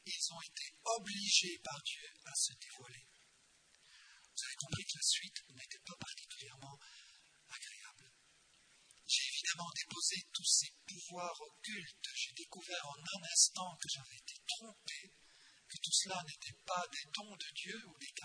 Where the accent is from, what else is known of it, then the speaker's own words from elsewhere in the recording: India; ça marchait tellement bien, précisément parce que je venais des Indes.